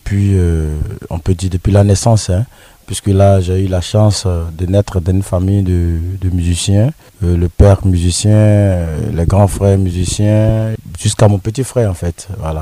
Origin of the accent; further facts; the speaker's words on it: Mayako, Côte d’Ivoire; J'ai mon père qui vient de la région du Gbeke, précisément de Ndiébonois. Mais moi, je suis né à Mayako, j'ai grandi à Mayako, toute la famille, tous les amis me connaissent en tant que quelqu'un qui a grandi à Mayako.